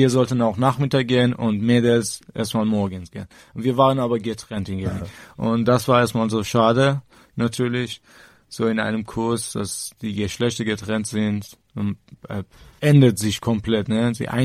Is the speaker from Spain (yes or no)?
no; Tehran, Tehran Province, Iran; German is a second language; Und ich komme auch aus Teheran.